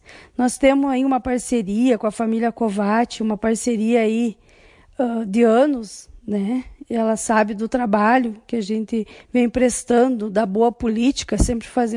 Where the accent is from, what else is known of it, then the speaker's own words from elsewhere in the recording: Barros Cassal, Rio Grande do Sul, Brazil; natural de Barros Cassal, filha de agricultores, vim lá do interior, então, do Pontão do Ópio, interior de Barros Cassal.